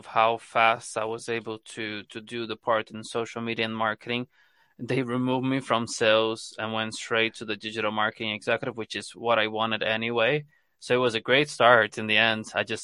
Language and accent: English; Brazil; moved away as an adult; now in Ireland; So I'm originally from Brazil, so I moved to Ireland around 4 years ago.